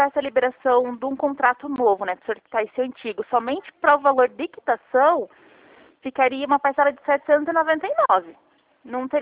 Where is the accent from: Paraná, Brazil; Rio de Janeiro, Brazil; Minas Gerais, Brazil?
Paraná, Brazil; Curitiba; eu sou de Curitiba, tá?